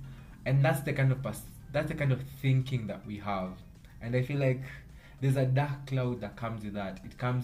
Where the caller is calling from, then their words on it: Nairobi, Kenya; I'm talking from a perspective where I'm from Nairobi, Kenya right now, this is why I'm recording this